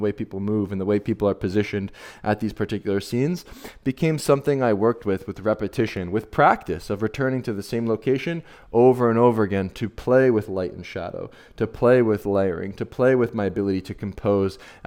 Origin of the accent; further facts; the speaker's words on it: Philadelphia, Pennsylvania, United States; walking the same mundane lane every single day in my hometown, Philadelphia